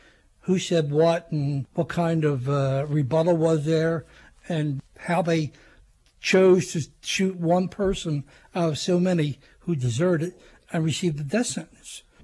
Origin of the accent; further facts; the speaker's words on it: Philadelphia, Pennsylvania, United States; now in Lansdale, United States; I'm from Philadelphia originally and live in Lansdale now for 44 years.